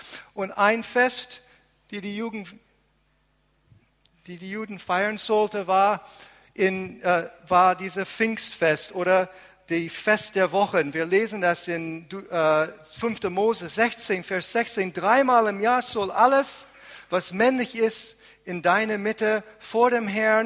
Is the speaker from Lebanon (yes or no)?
yes; Lebanon; Und ich bin in Libanon teilweise aufgewachsen.